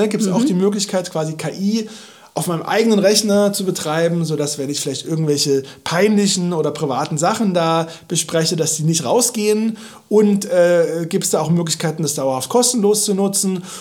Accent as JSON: {"language": "German", "town": "Halle", "region": "Saxony-Anhalt", "country": "Germany", "tie": "born or raised there", "lives_now": "Berlin, Germany"}